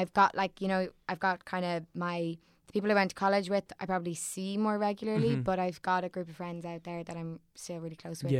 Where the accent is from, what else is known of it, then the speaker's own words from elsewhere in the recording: Sandycove, Leinster, Ireland; I'm from Sandy Cove.